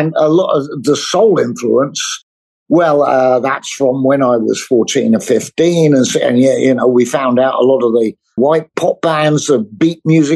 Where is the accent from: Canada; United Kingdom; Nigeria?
United Kingdom; England; But growing up in England, as I was, you know, age 12, and … come along, you didn't see it coming.